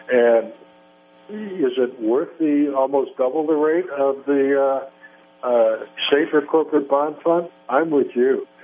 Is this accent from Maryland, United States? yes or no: no; Chicago, Illinois, United States; I've got a real axe to grind because I grew up in Chicago, and I see what's happening in Michigan, and I see what's happening in Illinois.